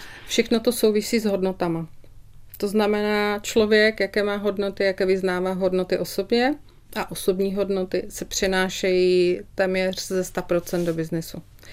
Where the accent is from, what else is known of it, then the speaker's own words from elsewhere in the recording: Ostrava, Moravian-Silesian Region, Czechia; born there; Já, jelikož je to moje rodné město